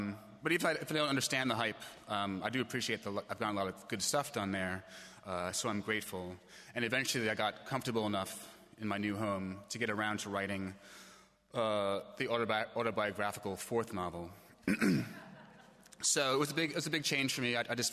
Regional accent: Manhattan, New York, United States; now in Brooklyn, United States; It was a little embarrassing because I was raised in Manhattan, so I was a little bit of a snob about the other boroughs.

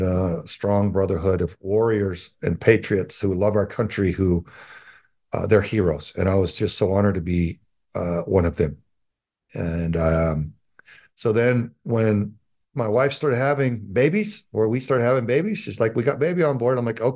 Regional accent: Texas, United States; I was raised in Southern Texas by a strong pastor, a man of God, and a woman of the same.

